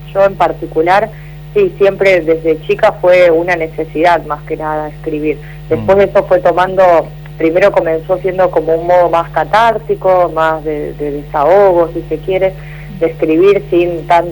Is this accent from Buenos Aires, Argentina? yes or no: no; Santa Fe, Argentina; now in Rosario, Argentina; Yo soy de Santa Fe, nací allá, pero bueno, vivo hace muchos años en la ciudad de Rosario.